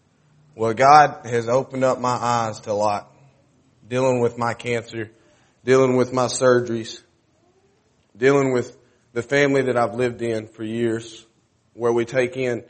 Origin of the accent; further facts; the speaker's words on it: Elkmont, Alabama, United States; I've never been high tech. I mean, I'm from Elkmont.